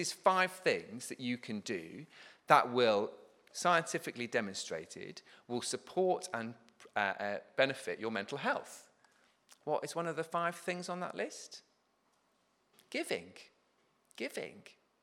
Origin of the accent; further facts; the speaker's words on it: England, United Kingdom; As an Englishman and as an English meat eater, the best smell in the world to me is the smell of the bacon sandwich.